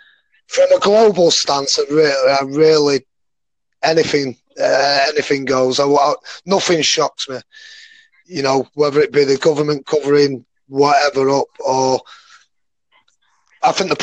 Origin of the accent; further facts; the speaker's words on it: England, United Kingdom; I was born in England and I've lived in England all my life